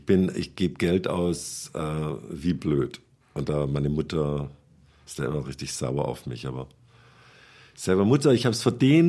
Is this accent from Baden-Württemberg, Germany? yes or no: yes; Sindelfingen, Baden-Württemberg, Germany; Ich komme aus Sindelfingen, das ist nahe bei Stuttgart